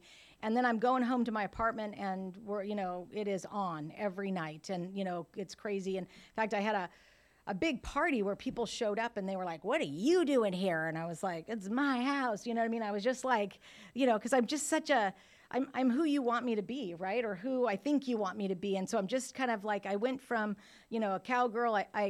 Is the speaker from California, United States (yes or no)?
yes; California, United States; Like, I grew up in the Santa Cruz Mountains of California, so we would go down to Santa Cruz and go to beach parties and keggers and all kinds of stuff